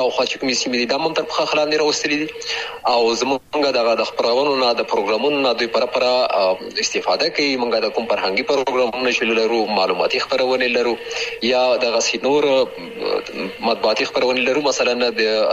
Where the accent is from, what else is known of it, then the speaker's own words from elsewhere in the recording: Afghanistan; پیدا شوم، د بابو خیلو نومې ځای کې چې دا هم همدغه هم جواره ولسوالۍ ده، د ښکته پښتونخوا هغه ولسوالۍ چې د ډیورن کرخې سره جوخته پرته ده